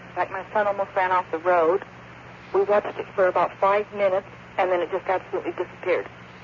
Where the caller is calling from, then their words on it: Colusa, California, United States; I'm calling from Calusa, California.